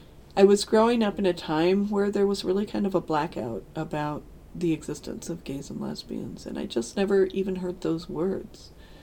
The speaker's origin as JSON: {"language": "English", "town": "Des Moines", "region": "Iowa", "country": "United States", "tie": "born or raised there", "said": "I grew up in Des Moines, Iowa, and I was born in 1956"}